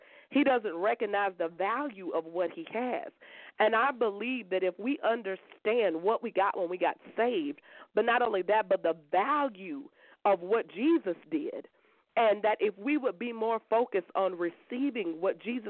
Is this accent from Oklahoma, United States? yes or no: no; Columbia, South Carolina, United States; I'm from Columbia, South Carolina